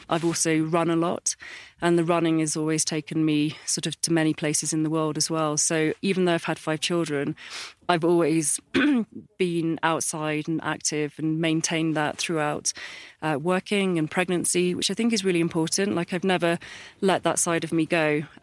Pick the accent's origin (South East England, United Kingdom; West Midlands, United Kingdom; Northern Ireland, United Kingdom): South East England, United Kingdom; Oxford; I come from Oxford in the UK. So a really nice city, quite close to London, quite famous for the university, and not very famous for its mountains.